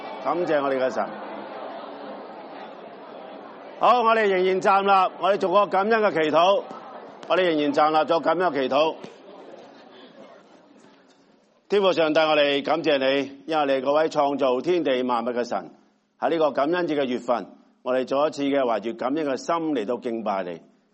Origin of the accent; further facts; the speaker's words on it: Hong Kong; 既然我哋係来自香港关心香港